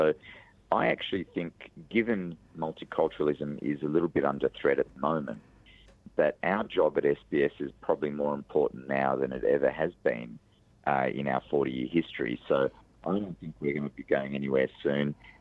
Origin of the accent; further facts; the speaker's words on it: Australia; yes, I'm Australian first, but I don't think I would be who I was without the Egyptian culture and the Egyptian values that my parents instilled in me.